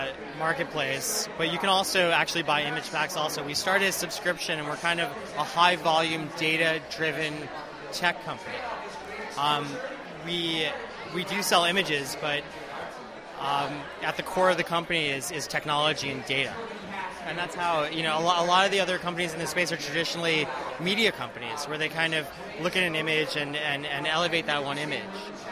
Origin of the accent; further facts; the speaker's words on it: New York, United States; I'm from New York, grew up in New York, went to school in New York, and actually I wouldn't go back and change it.